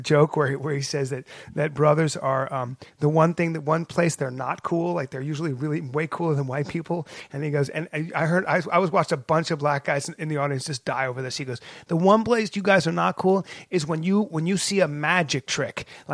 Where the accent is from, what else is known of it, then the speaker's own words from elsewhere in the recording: Philippines; born there; also born or lived in India; my childhood, I'd grown up in 7 different countries, you know? I was born in the Philippines.